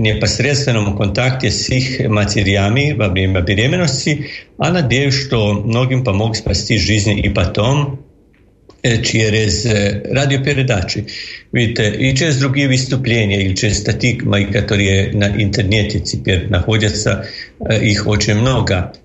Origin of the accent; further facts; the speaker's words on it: Croatia; Russian is a second language; я католик, лекарь из Хорватии. В школе учил русскую мову 8 років, а украинский тоже совсем могу сказать, что понимаю, только не умею все говорить